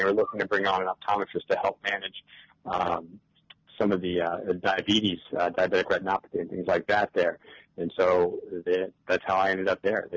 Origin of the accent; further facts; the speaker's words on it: Uniontown, Ohio, United States; I grew up in Akron, Ohio. It's, in a smaller town, actually just south of it, kind of between Akron and Canton, called Uniontown.